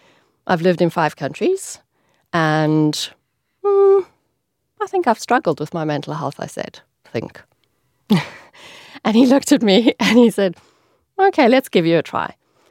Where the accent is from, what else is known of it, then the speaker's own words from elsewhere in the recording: South Africa; moved away as an adult; now in Ireland; But I'm originally from South Africa, but I was very fortunate that my daddy gave me my Irish passport.